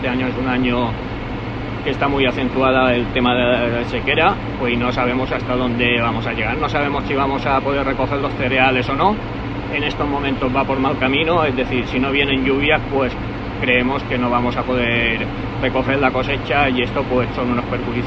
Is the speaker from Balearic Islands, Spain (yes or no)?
yes; Calvià, Balearic Islands, Spain; Somos del municipio de Calviá, llamada atención, porque Calviá es un municipio turístico, pero también hay agricultura, y somos de Calviá